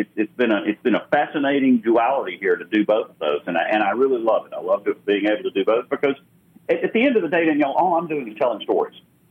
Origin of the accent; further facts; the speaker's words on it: United States; I, as an American, I want to see 1, 2, and 3 on the podium.